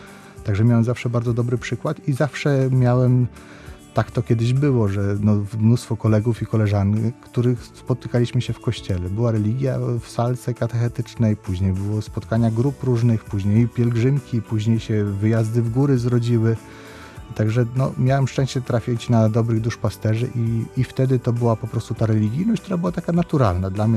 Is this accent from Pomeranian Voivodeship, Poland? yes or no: yes; Gdańsk, Pomeranian Voivodeship, Poland; bo tu jestem z Brzeźna, także to tutaj trudno, żebym nie miał ulubionych miejsc